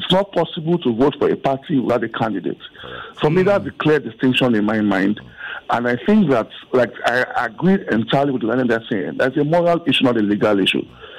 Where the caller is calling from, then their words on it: Ikeja, Lagos, Nigeria; I'm sorry. I'm calling from Ikeja.